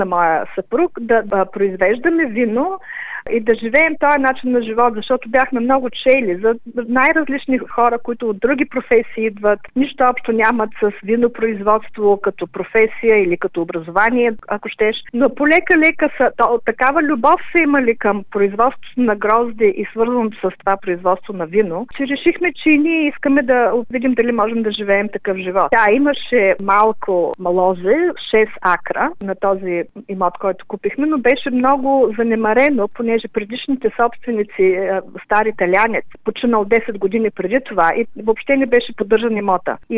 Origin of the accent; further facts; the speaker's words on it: Varna, Varna Province, Bulgaria; also born or lived in Adelaide; now in Australia; Идвайки от градска обстановка, и аз и мъжа ми сме от Варна, след това живяхме в Аделайд, в квартал близо до брега